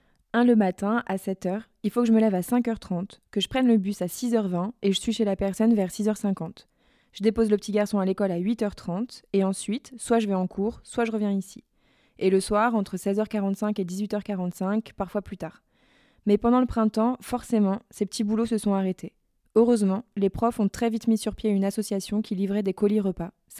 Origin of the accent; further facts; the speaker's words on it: Tarare, Auvergne-Rhône-Alpes, France; now in Lyon, France; Mais l'aller-retour chez moi à Tarare, 11,20 € avec les réductions.